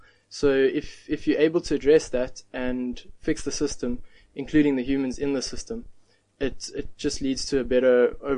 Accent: Gauteng, South Africa; From the East Rand. We keep it classy.

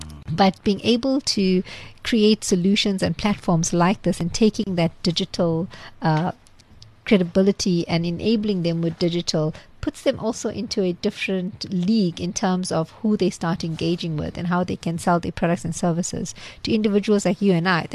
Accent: Chatsworth, KwaZulu-Natal, South Africa; Hey, I grew up many years ago, much older than you guys. So I grew up in Chatsworth.

